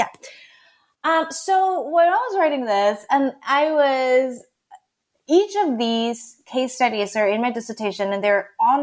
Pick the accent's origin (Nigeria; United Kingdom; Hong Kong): Hong Kong; moved away as an adult; now in United States; I grew up in Hong Kong. Actually, I did not move to the States until I was about 18 years old.